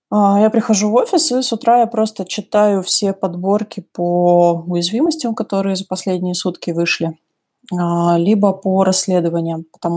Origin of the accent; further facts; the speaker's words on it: Astana, Kazakhstan; когда я в Астану вернулась, я родом из Казахстана, из Астаны, из Нур-Султана, простите, нас переименовали.